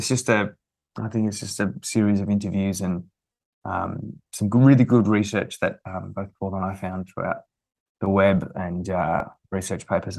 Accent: Australia; I don't know whether it's an Anzac spirit or whether it's just being Australian, I don't know. But I love the sense that we are a nation of givers

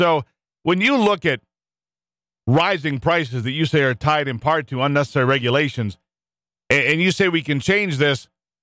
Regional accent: Michigan, United States; You know, it's interesting because when I grew up here in Michigan, you know, I used to see a lot of hoopties, a lot of rust buckets rolling around.

